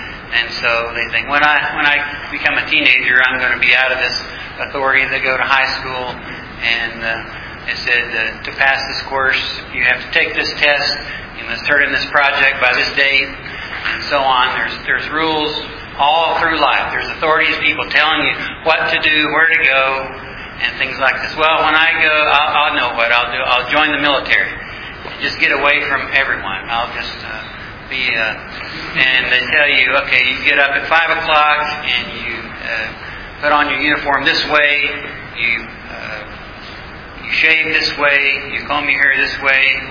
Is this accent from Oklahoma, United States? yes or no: yes; Oklahoma City, Oklahoma, United States; I'm from Oklahoma City, Oklahoma.